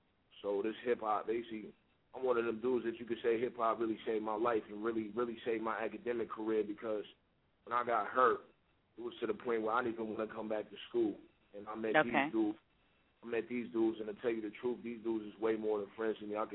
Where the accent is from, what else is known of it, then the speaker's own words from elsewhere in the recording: New York, United States; now in Seattle, United States; I remember when I came out here, I had an arrogant attitude to, well, I'm from New York. Can't nobody rap out here like me.